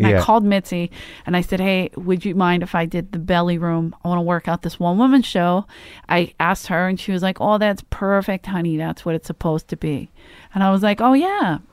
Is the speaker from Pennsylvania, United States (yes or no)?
yes; Philadelphia, Pennsylvania, United States; And as soon as I say I'm from Philly, they start, boo, fuck Philly, fuck the Eagles.